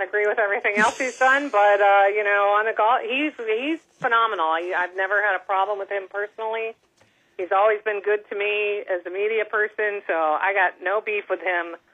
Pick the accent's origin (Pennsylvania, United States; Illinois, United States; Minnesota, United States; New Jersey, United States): Illinois, United States; Chicago; I grew up in Chicago, and I moved down here to Florida, and I bought my house.